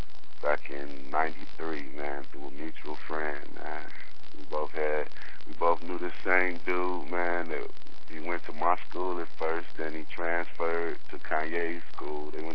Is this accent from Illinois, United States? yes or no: yes; Chicago, Illinois, United States; And when I say the goal, I'm speaking of Chicago. I'm from the South Side, 87, you know what I'm saying?